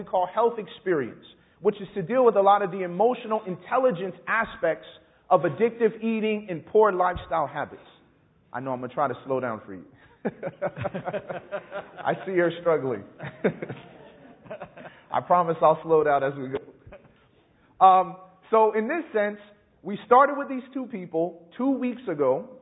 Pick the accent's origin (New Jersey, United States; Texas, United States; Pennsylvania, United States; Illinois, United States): Illinois, United States; Chicago; and I grew up very poor in Chicago